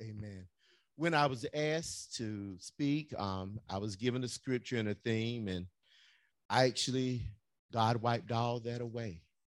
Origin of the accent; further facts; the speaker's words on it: LaGrange, Georgia, United States; I was in the grocery store growing up in LaGrange, and I went to Piggly Wiggly.